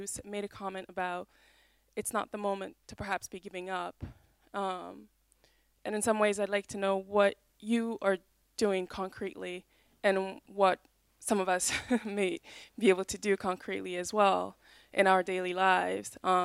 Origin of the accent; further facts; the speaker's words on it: United States; I'm also American